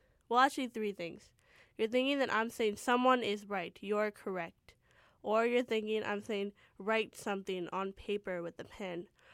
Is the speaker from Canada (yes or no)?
yes; Canada; born there; I speak the Punjabi language, I write the Punjabi language, it's my second language because I was born here in Canada.